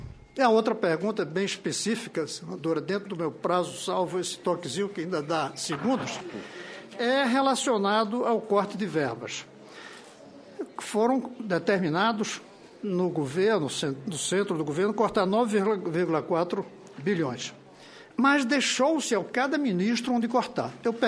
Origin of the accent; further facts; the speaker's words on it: Pernambuco, Brazil; Não sou tão modesto assim, como pernambucano.